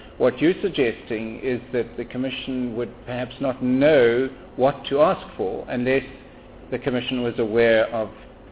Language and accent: English; Ladysmith, KwaZulu-Natal, South Africa; ask the Democratic Alliance for bank statements for any bank accounts held in Ladysmith, which is my hometown.